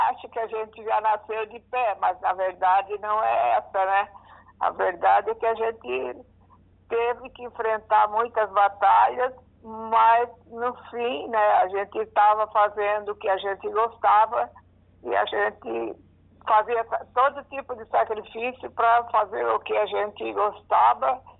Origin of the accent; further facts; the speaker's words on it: Urussanga, Santa Catarina, Brazil; Eu sou natural de Uruçanga, nasci no Hospital de Uruçanga, mas eu sou natural do Rio Caeté, né?